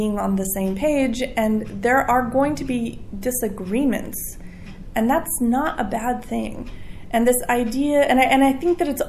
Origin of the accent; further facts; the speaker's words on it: Northwest, United States; and I was born in Washington and raised most of my life in the Northwest.